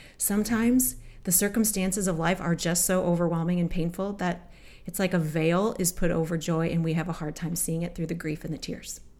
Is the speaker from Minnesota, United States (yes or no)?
yes; Minnesota, United States; Now, I'm from Minnesota. And if you're from Minnesota, you know that we have two seasons in Minnesota